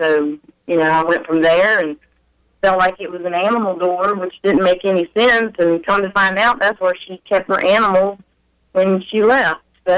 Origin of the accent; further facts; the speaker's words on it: Roanoke, Virginia, United States; now in Atlanta, United States; Hi, I'm in Atlanta, Georgia at the moment, but I'm from Roanoke, Virginia.